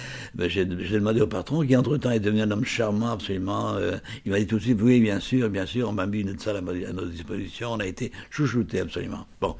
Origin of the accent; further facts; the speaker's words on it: Brittany, France; nous sommes natifs donc du Sud Finistère, et on sait bien qu'il y a souvent un fossé entre les sudistes, comme nous nous